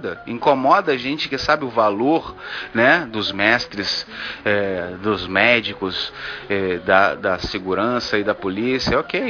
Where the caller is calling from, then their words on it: Vitória, Espírito Santo, Brazil; sou aqui de Vitória, Espírito Santo, sou preparador físico, treinador.